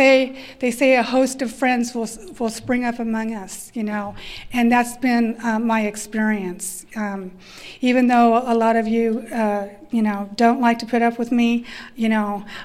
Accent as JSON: {"language": "English", "town": "Yucca Valley", "region": "California", "country": "United States", "said": "I'm an alcoholic from Yucca Valley, California."}